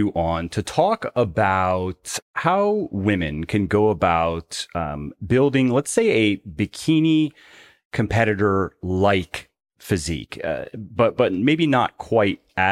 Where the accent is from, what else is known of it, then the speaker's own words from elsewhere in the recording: Florida, United States; I grew up in Florida, and I never got used to it.